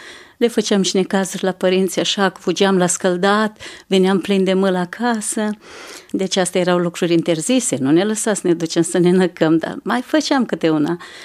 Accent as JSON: {"language": "Romanian", "town": "Iacobeni", "region": "Botoșani County", "country": "Romania", "tie": "born there", "said": "Din Moldova, din județul Botoșani, satul Iacobeni, comuna Dengeni. M-am născut într-o familie de țărani, 4 copii am fost, eu am fost cea mai mare dintre frați."}